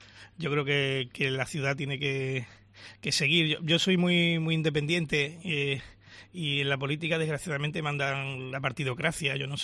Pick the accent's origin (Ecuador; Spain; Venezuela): Spain; Huelva, Andalusia; yo soy muy, muy de Huelva, llamémosle.